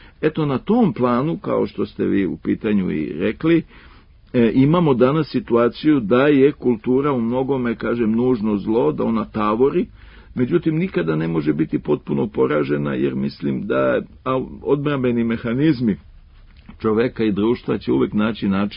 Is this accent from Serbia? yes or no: yes; Serbia; mi smo kao narod Srbi imali veoma mnogo diskontinuiteta